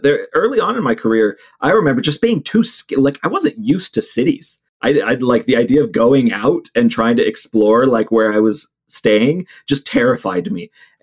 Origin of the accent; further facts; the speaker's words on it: Ohio, United States; I grew up in like one of the few corners of Ohio that's kind of rolling and kind of...